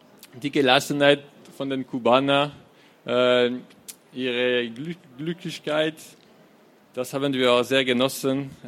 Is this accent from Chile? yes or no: no; France; German is a second language; now in Germany; Der Anblick von meinem Heimatdorf in Frankreich.